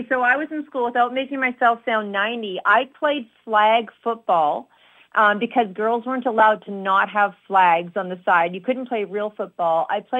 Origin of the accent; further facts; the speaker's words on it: Canada; So we're Canadian up here, so we like anything on ice.